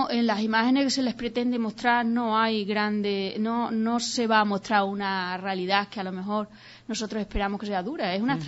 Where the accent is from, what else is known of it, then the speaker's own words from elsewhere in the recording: Guareña, Extremadura, Spain; yo tenía mucho interés que naciera en Guareña, porque yo soy de Guareña